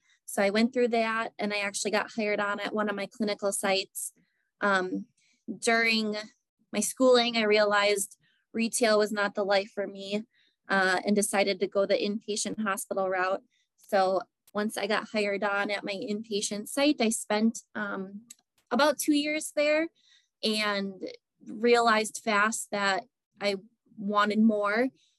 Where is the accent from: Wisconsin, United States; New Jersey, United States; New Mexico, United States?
Wisconsin, United States; I'm also from Wisconsin.